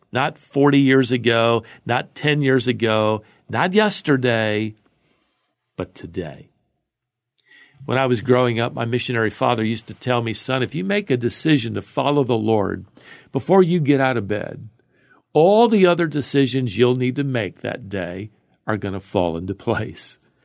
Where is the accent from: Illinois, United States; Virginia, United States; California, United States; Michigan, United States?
Virginia, United States; Norfolk; Growing up in Norfolk, Virginia, one of my favorite places to visit in downtown Norfolk was the MacArthur Memorial.